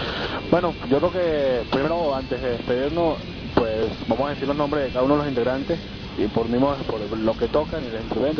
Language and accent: Spanish; Cali, Valle del Cauca, Colombia; porque soy de Colombia, de Cali.